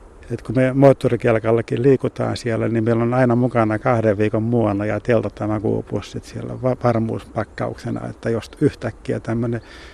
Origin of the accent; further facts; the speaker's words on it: Southern Finland, Finland; mikä meillä Etelä-Suomessa ainakin on tuttua